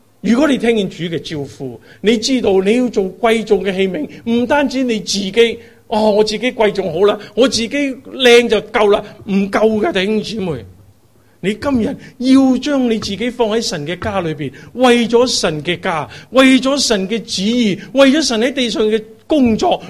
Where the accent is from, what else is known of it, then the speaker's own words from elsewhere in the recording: Hong Kong; 我对香港总系有一啲讲唔出嘅负担嘅。可能到底我都系生于斯，长于斯。